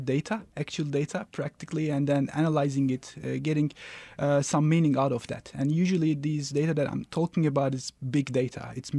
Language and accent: English; Turkey; And also I try to go to my home country, Turkey, maybe once in every year.